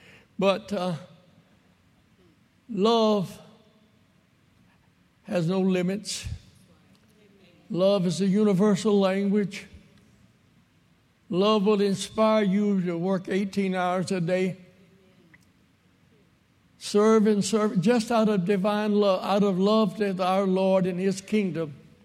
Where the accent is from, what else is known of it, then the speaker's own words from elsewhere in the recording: Morton, Mississippi, United States; I was raised over here in Scott County, out in the country from a little town called Morton.